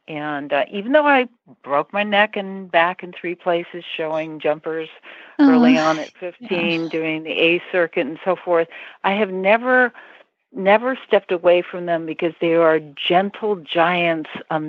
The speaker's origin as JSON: {"language": "English", "region": "England", "country": "United Kingdom", "said": "I never had a round pin in my whole life because I'm an English girl."}